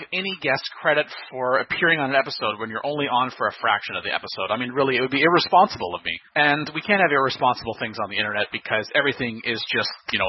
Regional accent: Canada; Oh, well, hey, I'm Canadian, so, you know, I'm all for the duct tape.

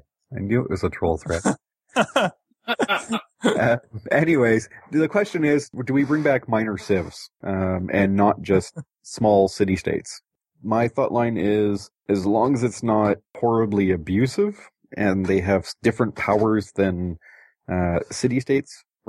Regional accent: Montreal, Quebec, Canada; But, oops, I'm from Montreal. It's okay, I can say that.

